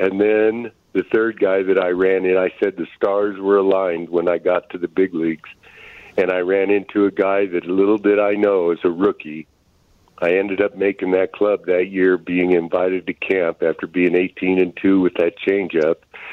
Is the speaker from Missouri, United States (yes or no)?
no; Colorado, United States; You know, in high school, coming through high school and growing up in Colorado, I never needed anything else.